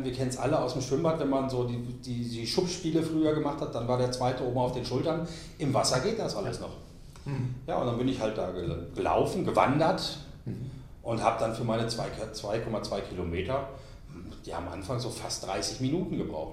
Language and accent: German; Dortmund, North Rhine-Westphalia, Germany; Jetzt bin ich natürlich gebürtiger Westfaler, also ich komme ursprünglich aus Dortmund, bin nach Franken gezogen.